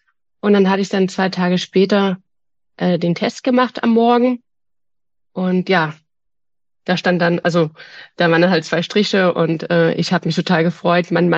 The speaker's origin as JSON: {"language": "German", "country": "Germany", "tie": "born there", "said": "Ich bin das dritte Kind meiner Eltern und ich bin in der DDR geboren"}